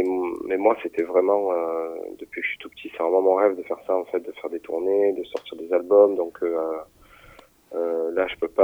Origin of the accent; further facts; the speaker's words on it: Corsica, France; c'est les mon enfance en Corse, c'est que j'ai ressenti